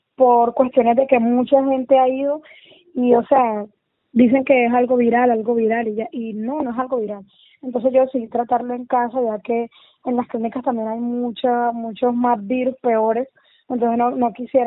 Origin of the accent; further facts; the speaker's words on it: Gaira, Magdalena, Colombia; hemos ido muchas veces a esa playa porque somos de acá de Gaira.